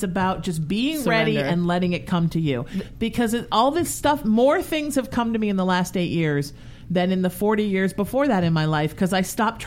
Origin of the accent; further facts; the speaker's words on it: Ireland; And I always cry a little bit because I'm Irish.